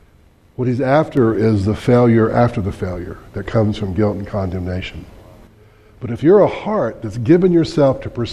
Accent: the South, United States; accent: southern; Me and that voice thing are having constant conflict because of my southern accent.

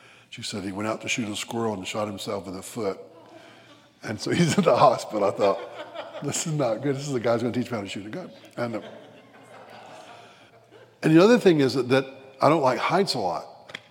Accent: Birmingham, Alabama, United States; moved away; I didn't know how to hunt anything when I moved here. And I was from Birmingham. I was a city slicker.

